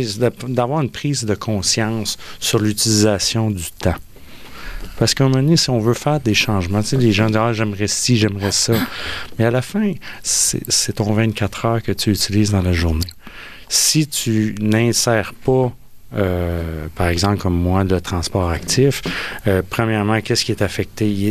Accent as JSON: {"language": "French", "town": "Magog", "region": "Quebec", "country": "Canada", "tie": "born or raised there", "said": "moi, j'ai grandi à Magog"}